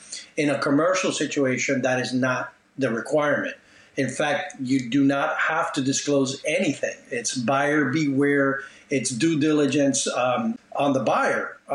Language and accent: English; Miami, Florida, United States; Born and raised in Miami. Of course, immigrant parents. Mom and dad came from Cuba.